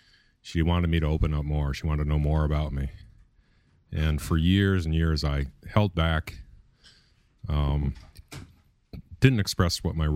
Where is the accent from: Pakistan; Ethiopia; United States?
United States; Austin, Texas; I'm a sex and love addict. I'm from Austin, Texas.